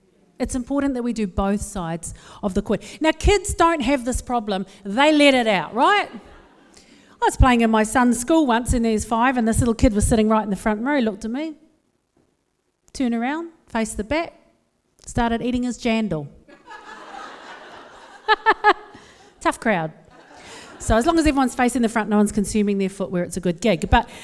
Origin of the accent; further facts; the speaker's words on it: West Auckland, Auckland, New Zealand; I am from West Auckland, but we do draw the line.